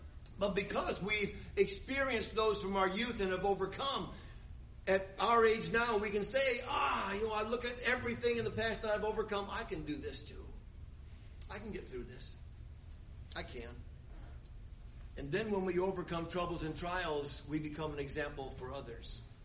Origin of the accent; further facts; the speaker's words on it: Michigan, United States; born there; I'm thankful that I was born in Michigan and not Timbuktu.